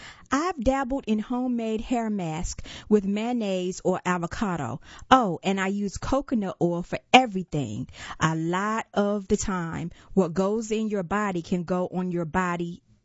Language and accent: English; United States; Growing up in America with few role models who looked like me in mainstream media, I was sure my so-called slanted eyes and yellow skin would never be beautiful.